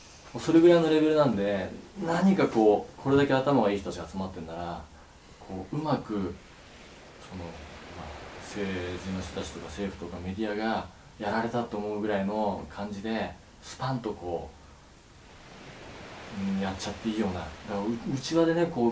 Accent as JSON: {"language": "Japanese", "region": "Nagasaki", "country": "Japan", "tie": "born there", "said": "僕は長崎生まれなんでおじさんとか被爆して死んでますし、"}